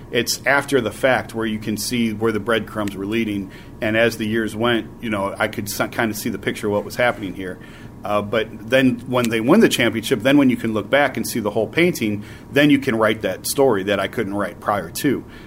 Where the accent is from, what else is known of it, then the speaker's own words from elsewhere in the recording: Ohio, United States; when I'm from Northeast Ohio, and when you are from Northeast Ohio